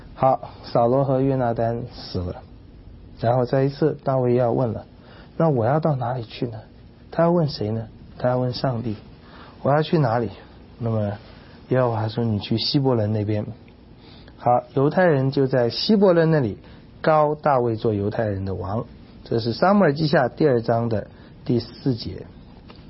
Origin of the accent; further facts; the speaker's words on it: China; 是我们中国人常常觉得是很大的妨碍